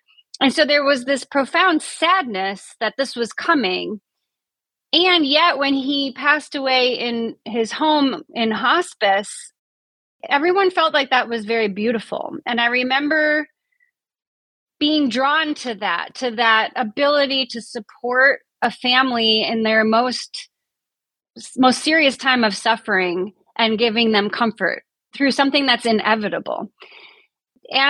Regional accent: Iowa, United States; I grew up in Iowa, and my father worked for Winnebago Industries, and my mother was a psychiatric nurse in the outpatient setting.

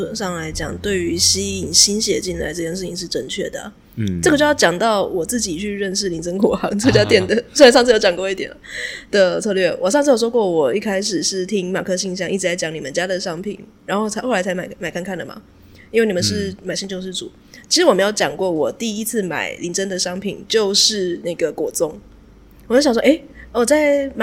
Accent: southern Taiwan, Taiwan; 因为我是南部人

